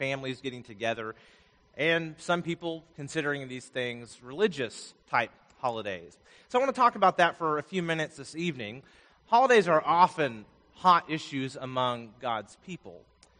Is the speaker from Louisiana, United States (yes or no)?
no; Vermont, United States; also born or lived in Louisville, Kentucky; now in Texas, United States; I was born in Louisville, Kentucky, and lived there for the first 7 years of life. And then we moved to Vermont. My dad preached up there for 12 years, very different kind of place than Kentucky. And then I've lived all the way down here in Texas.